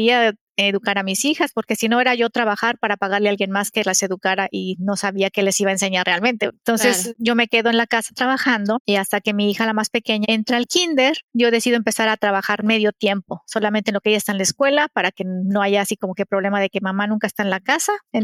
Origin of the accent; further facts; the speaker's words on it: Mexico; moved away as an adult; now in United States; Yo nací y crecí en México. Me vine hasta Estados Unidos cuando tenía 25.